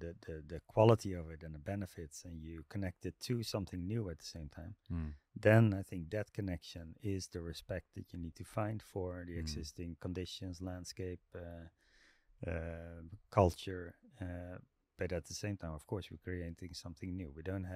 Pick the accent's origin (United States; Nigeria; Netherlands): Netherlands; English is a second language; I come from Holland, the Netherlands